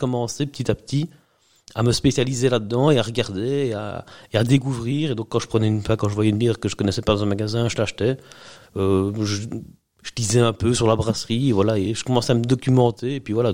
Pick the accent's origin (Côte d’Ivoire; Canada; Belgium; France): Belgium; Wallonia; je viens de la région de Waregem, donc la capitale de l'ASB, comme on dit, en région liégeoise, province de Liège, entre Liège et Bruxelles